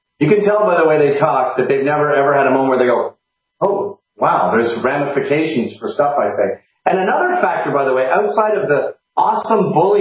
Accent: Canada; moved away as an adult; now in United States; I'm an immigrant from Canada, and I'm very grateful to be here.

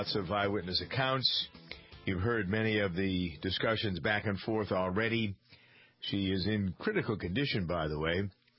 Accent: Massachusetts, United States; I remember in the town I grew up in Massachusetts, the caliber of the selectmen used to be extraordinary.

